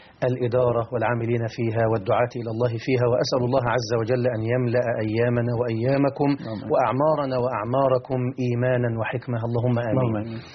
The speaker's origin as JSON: {"language": "Arabic", "town": "Deebi", "region": "Beheira", "country": "Egypt", "said": "أنا من محافظة البحيرة، مركز رشيد، قرية تسمى بقرية ديبي، وهي تشتهر في المنطقة بأسرها بقرية القرآن الكريم،"}